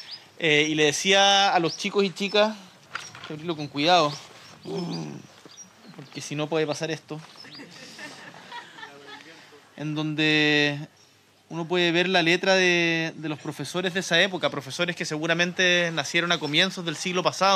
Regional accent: Chile; somos todos chilenos y chilenas

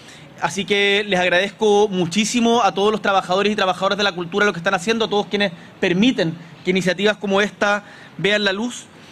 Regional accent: Magallanes and Chilean Antarctica, Chile; como una de las primeras veces que salí de Magallanes como en vacaciones, fui a Uruguay

